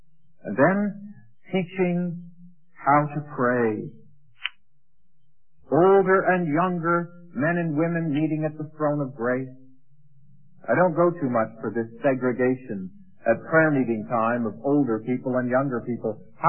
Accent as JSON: {"language": "English", "country": "Canada", "said": "It's like being a Canadian, you know. People say, what's a Canadian? Well, I'm not an American. Yeah, well, all right. Well, and I'm not an Englishman. I'm not British."}